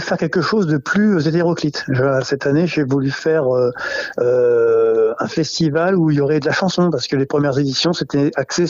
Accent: Brittany, France; mon amour et de mon attachement à ma région d'origine, du côté du Morbihan

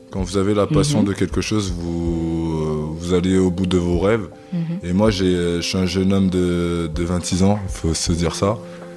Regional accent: Île-de-France, France; moi, j'ai grandi à Iragny-sur-Oise, mm-hmm. qui est pas loin d'ici.

